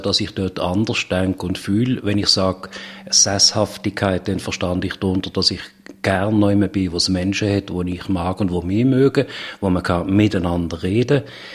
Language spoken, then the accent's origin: German; Switzerland; Ich bin in der Nähe von Basel aufgewachsen, also eher auf dem Land.